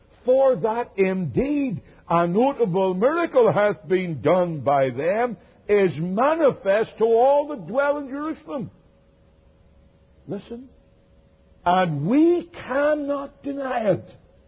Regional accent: Northern Ireland, United Kingdom; my home country in Northern Ireland.

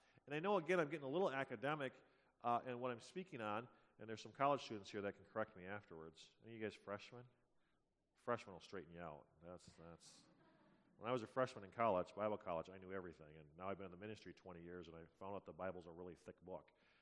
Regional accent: United States; Now, I'm an American. I bleed red, white, and blue.

